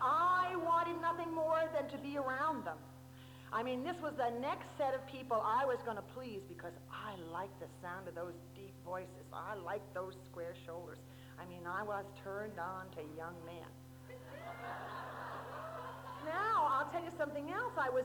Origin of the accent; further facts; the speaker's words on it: New York City, New York, United States; I was born and raised in Brooklyn. And, that's New York for those who don't know where Brooklyn is.